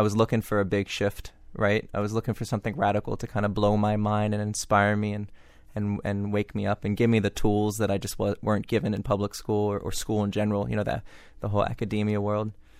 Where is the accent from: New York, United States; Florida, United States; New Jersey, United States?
Florida, United States; Miami; I grew up here in Miami in the suburbs